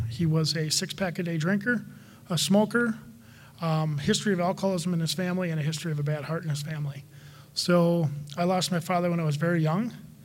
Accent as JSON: {"language": "English", "town": "Waukesha", "region": "Wisconsin", "country": "United States", "tie": "born or raised there", "also_born_or_lived": "Milwaukee", "said": "I was born in Milwaukee and transplanted to Waukesha when I was in kindergarten."}